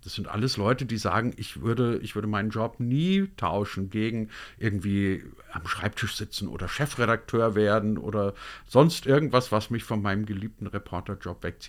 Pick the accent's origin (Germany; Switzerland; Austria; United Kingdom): Germany; Bavaria; dass man, wenn man als Bayer irgendwo hingeht, dass alles uns dann persönlich zugeschrieben wird.